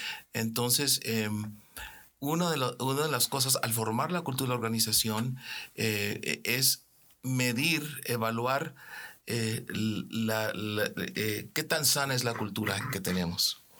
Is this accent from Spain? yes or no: no; Mexico; Yo crecí en México. En México tenemos nuestra cultura.